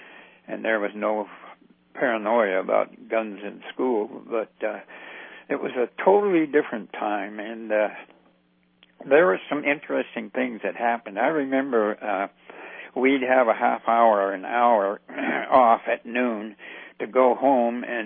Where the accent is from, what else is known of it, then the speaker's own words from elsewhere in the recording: Douglas, Alaska, United States; also born or lived in Thane; Douglas, I remember growing up in Douglas, we moved from Thane because our house was falling apart.